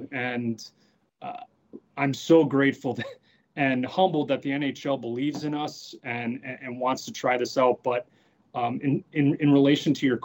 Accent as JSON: {"language": "English", "country": "United States", "first_language": "American Sign Language", "said": "And then there are quotas with children of deaf adults, which I am, and my first language being American Sign Language."}